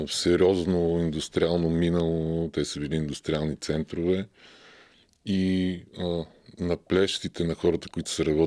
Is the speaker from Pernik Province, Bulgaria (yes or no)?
yes; Pernik, Pernik Province, Bulgaria; Първо, защото това е моя роден град и ме вълнува съдбата на родния ми град